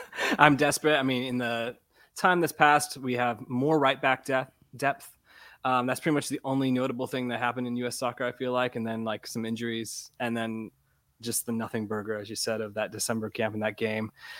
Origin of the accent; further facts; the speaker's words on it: Florida, United States; I was born and raised in Florida. So my, my capability with cold is not up to par with some of those Northerners